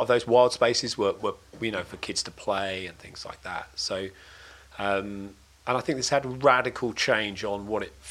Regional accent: Dartford, South East England, United Kingdom; born there; I was born in Dartford.

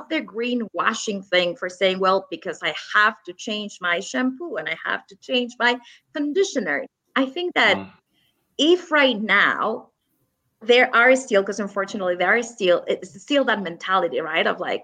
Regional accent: Los Angeles, California, United States; Well, right now I'm in Mexico City, but yes, I'm normally from California.

